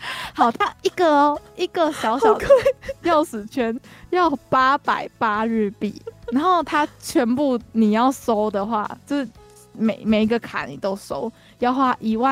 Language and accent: Chinese; Kaohsiung, Taiwan; 我们是高雄人，我觉得对于高雄人来说